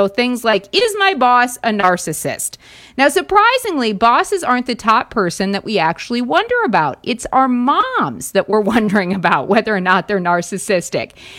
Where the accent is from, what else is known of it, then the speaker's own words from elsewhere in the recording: South Dakota, United States; And my home state of South Dakota, because I always like to look this stuff up, they came in number 33 on the list